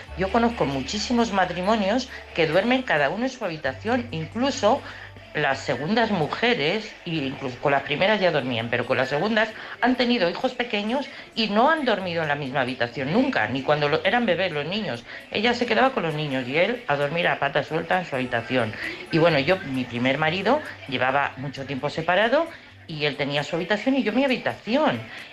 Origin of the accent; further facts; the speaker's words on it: Madrid, Community of Madrid, Spain; de Madrid, claro.